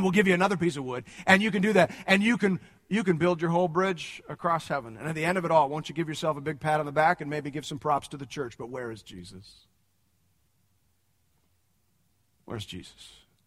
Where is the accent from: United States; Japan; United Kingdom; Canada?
Canada; I fear sometimes that I'm more Canadian than Christian.